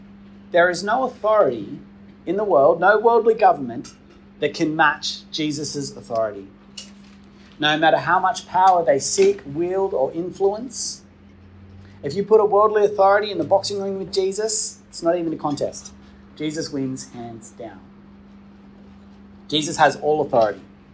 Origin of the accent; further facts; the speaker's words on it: Australia; I can say that I'm Australian. I was born here. I can prove it. I have an Australian passport, an Australian birth certificate.